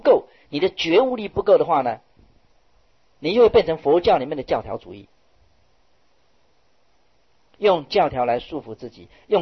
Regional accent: China; 那我们中国人要来受持这个八关斋戒

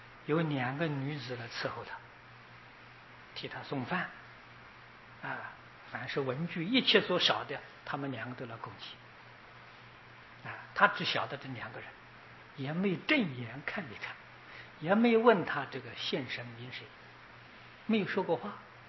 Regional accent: China

